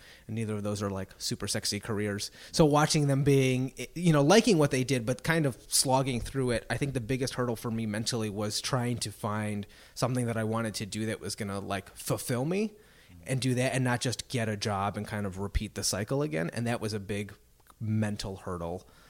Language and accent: English; Midwest, United States; I'm from the Midwest, mm-hmm. So we say grammar school.